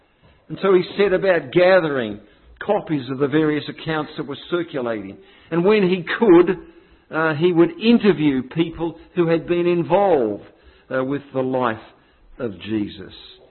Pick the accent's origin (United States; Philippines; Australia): Australia; Victoria; If you were elected to a city or even a rural shire council in my home state, Victoria, you would also be known as a councillor.